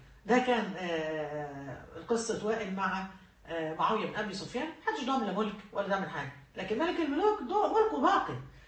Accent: Egypt; كلمه ابن ناس عندنا في مصر معناها يعني ابن ناس ربوه اهله على الاصول

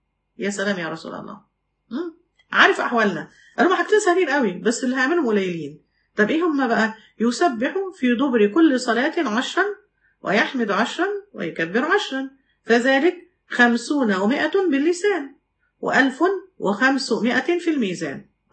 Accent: Egypt; زي جبل مقطم كده عندنا في مصر، حاجه ضخمه جدا جدا

